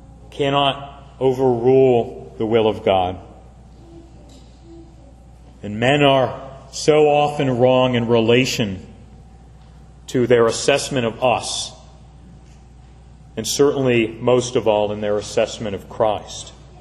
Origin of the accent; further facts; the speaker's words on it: Wilkinsburg, Pennsylvania, United States; This often makes me think of when I was growing up in Wilkinsburg. There was a brick factory over the hill behind our house.